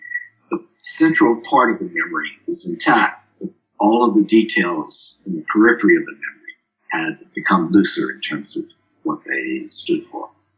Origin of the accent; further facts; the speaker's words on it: Louisiana, United States; or I'm from Louisiana, so we say crawfish.